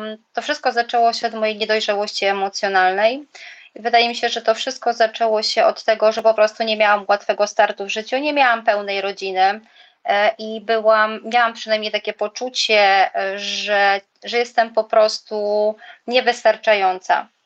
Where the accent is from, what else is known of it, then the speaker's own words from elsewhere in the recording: Gliwice, Silesian Voivodeship, Poland; jestem osobą uzależnioną, pochodzę ze Śląska, z miejscowości Gliwice. Obecnie jestem na etapie przeprowadzki do Holandii, także te Gliwice są tylko tymczasowe.